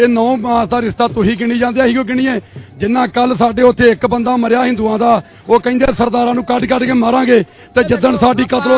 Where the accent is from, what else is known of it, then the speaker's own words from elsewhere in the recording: Punjab, India; ਮੈਂ ਪੰਜਾਬੀ ਵੀ ਹਾਂ ਤੇ ਸਿੱਖ ਹਾਂ, ਤੇ ਮੈਂ ਸਿੱਖਿਆ ਪੰਜਾਬ 'ਚ ਜੰਮਿਆ ਪਲਾ ਹੈ।